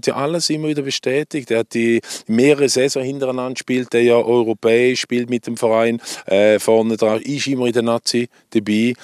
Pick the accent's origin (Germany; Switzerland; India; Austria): Switzerland; Jetzt bei uns in der Schweiz. Jan Sommer oder Gregor Kobel.